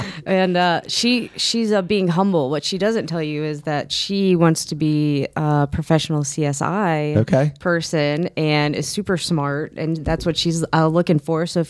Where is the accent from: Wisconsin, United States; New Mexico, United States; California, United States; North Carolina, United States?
North Carolina, United States; Cary; now in Wilmington, United States; I grew up in the Cary Raleigh area.